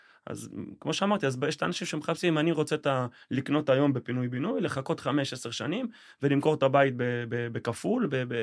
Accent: Haifa, Haifa District, Israel; now in Kiryat Motzkin, Israel; אני במקור חיפאי, היום מקריית מוצקין.

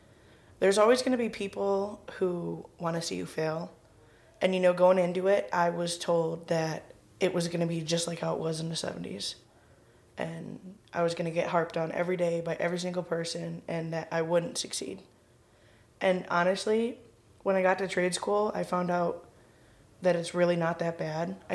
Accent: Rochester, New York, United States; As Brittany said, I am 23. I am born and raised in Rochester, New York.

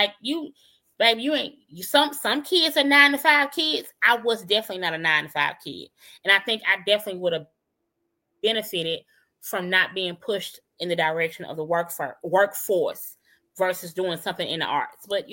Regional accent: Memphis, Tennessee, United States; You know, but I'm from Memphis. Who actually does that from Memphis?

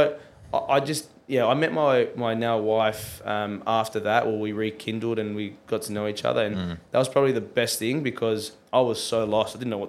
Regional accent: Sydney, New South Wales, Australia; signed my first professional deal back at in my hometown at Western Sydney Wanderers

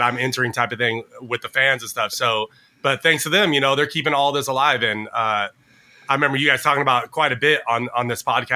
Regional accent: Ontario, California, United States; also born or lived in Anaheim / Los Angeles; Ontario, California. Okay. So it's about an hour east of Los Angeles.

